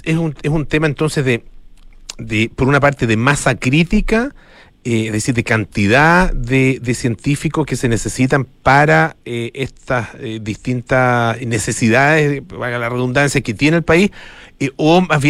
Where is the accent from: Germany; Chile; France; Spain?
Chile; estamos aprovechando tu juicio esta capacidad instalada como país, digamos, y como científicos chilenos